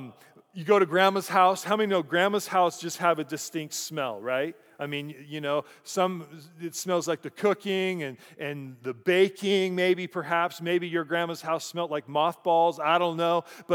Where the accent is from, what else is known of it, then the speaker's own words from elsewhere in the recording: Fort Collins, Colorado, United States; And growing up, I grew up in Fort Collins, Colorado.